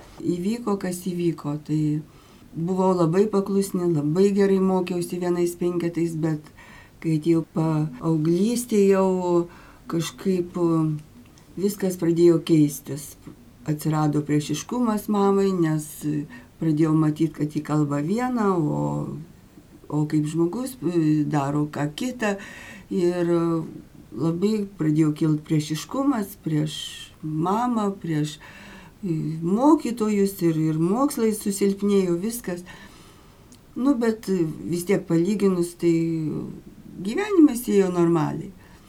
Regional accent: Kaunas, Kaunas County, Lithuania; aš esu kaunietė.

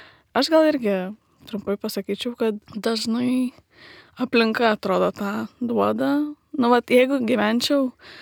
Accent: Kelmė, Kaunas County, Lithuania; Nes aš iš Kauno, esu iš Kelmės, tai ten mano gimtinė ir ten buvo mano irgi gausi gan šeima.

